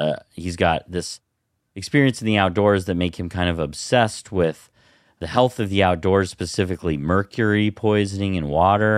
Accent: Colorado, United States; I know I was shaped by my time outdoors. I grew up in Western Colorado.

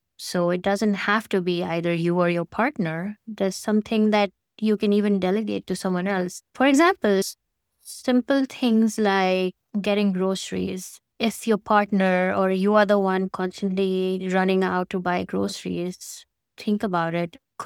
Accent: India; Listen, I grew up in India.

